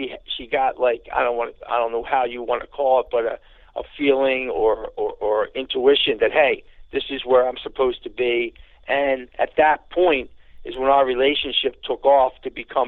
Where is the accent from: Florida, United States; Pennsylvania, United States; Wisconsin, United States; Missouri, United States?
Pennsylvania, United States; Philadelphia; because I was from West Philly, I knew how to make deals.